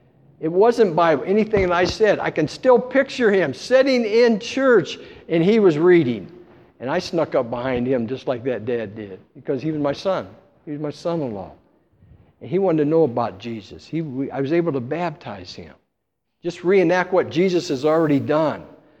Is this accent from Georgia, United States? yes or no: no; West Virginia, United States; born there; I was born in West Virginia, and West Virginia used to have all these coal mines